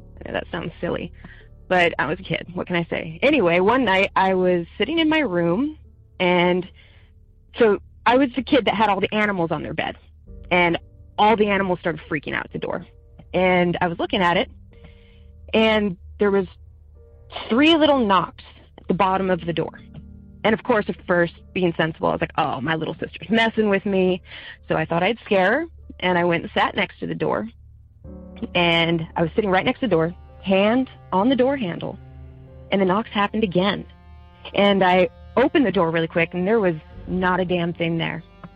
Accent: Maryland, United States; I just started listening to your show. I'm from Maryland.

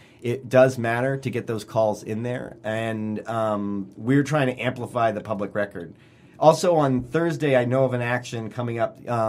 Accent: Scotland, United Kingdom; Scotland.

